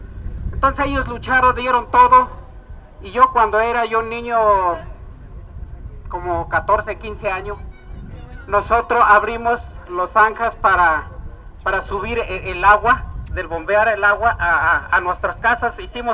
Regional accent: Santiago Mezquititlán, Querétaro, Mexico; Yo vengo de estado de Querétaro, en Santiago Mezquititlán.

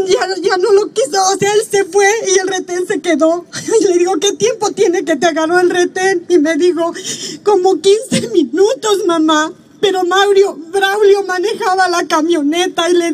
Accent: Puebla, Mexico; yo no soy de acá, soy de Puebla.

